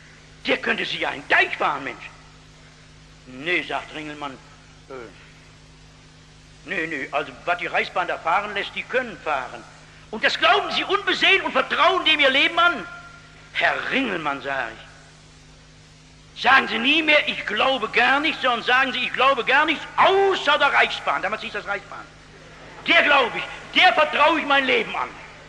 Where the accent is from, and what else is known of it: North Rhine-Westphalia, Germany